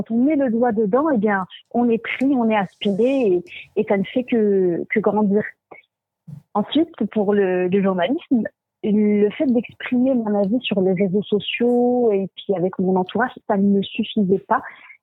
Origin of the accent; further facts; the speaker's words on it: Forbach, Grand Est, France; je suis née, j'ai grandi en France, à l'est de la France, à Forbach.